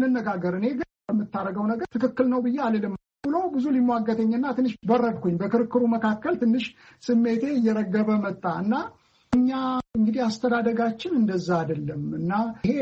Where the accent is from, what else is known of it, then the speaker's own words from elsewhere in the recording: Addis Ababa, Ethiopia; እኔ ወልጄ ያደግኩት አዲስ አበባ ነው፣ የአማርኛ ቋንቋዬ ነው ብዬ ነው ማምነው። ሌሎቹንም ቋንቋዎች ግዕዝም ቋንቋዬ ነው ብዬ ነው ማምነው። ግዕዝም ብዙ ገፍቼ ባልሄድም ተምሬያለሁ፣ አማርኛም ተምሬያለሁ። ሌሎችንም አንዳንድ ቋንቋዎችን የአገር ቤት የሚነገሩ ቋንቋዎች አውቃለሁ።